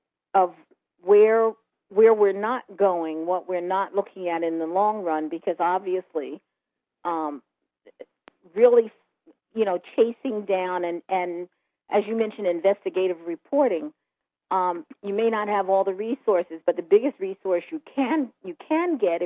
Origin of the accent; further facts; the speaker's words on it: New Jersey, United States; I'm originally from New Jersey.